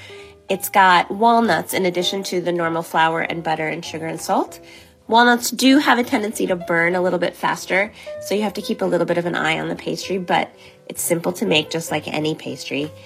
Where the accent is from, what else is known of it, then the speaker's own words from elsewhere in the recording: New England, United States; I grew up in New England, so I'm very partial to anything maple.